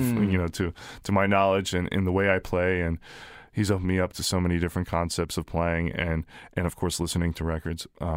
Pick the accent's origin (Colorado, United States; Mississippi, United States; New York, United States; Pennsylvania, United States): Pennsylvania, United States; Mechanicsburg; I grew up in Mechanicsburg